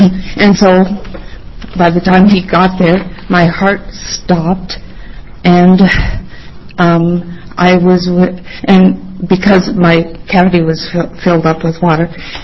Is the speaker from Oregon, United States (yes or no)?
yes; Albany, Oregon, United States; I'm from Albany, Oregon.